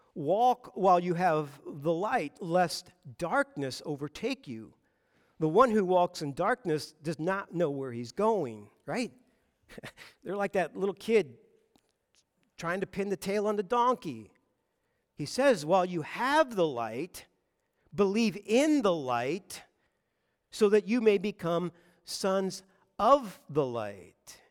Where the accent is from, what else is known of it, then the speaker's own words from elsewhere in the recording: Boulder, Colorado, United States; I grew up in Boulder, Colorado, and that city is tucked right up against the foothills.